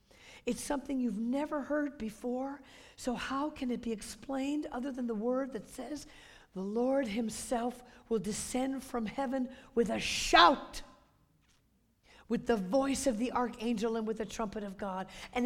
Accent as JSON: {"language": "English", "region": "California", "country": "United States", "said": "I'm from Southern California. We don't know what that sounds like. It doesn't rain there."}